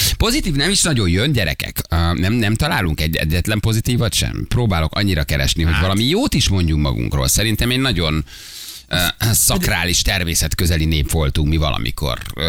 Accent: Hungary; érezni, hogy bármire képesek vagyunk, hogy magyarok vagyunk, hogy meg tudjuk oldani.

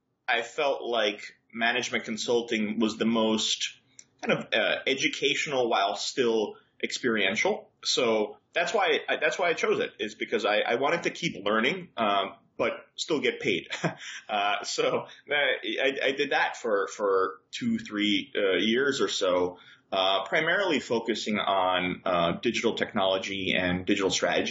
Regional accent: New York, United States; also born or lived in Belgrade, Serbia; I was born in Belgrade in Serbia, and I moved to the U.S. when I was a kid, grew up here in New York, went to university here, studied economics and philosophy.

